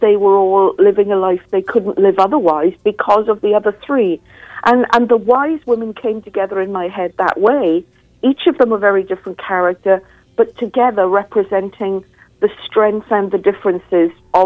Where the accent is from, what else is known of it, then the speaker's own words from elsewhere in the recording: Wales, United Kingdom; I grew up in Wales, being Welsh.